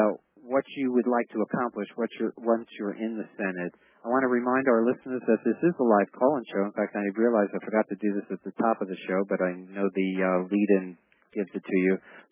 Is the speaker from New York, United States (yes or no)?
yes; Queens, New York, United States; we're visiting a friend of my mom's whose family I grew up with in Queens, who's 89